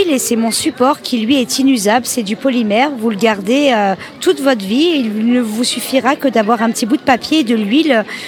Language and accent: French; Auvergne-Rhône-Alpes, France; born there; now in Vers-Pont-du-Gard, France; Je suis née en Auvergne et sinon je vis depuis quelques années à Vers-Pont-du-Gard.